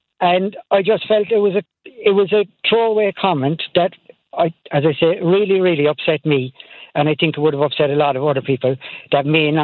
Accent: Ireland; I'm Irish myself.

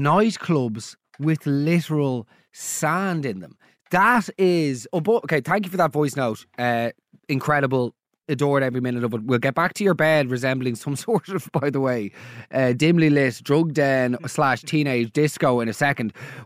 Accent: Dublin, Leinster, Ireland; And let's be honest, like, I grew up in South Dublin.

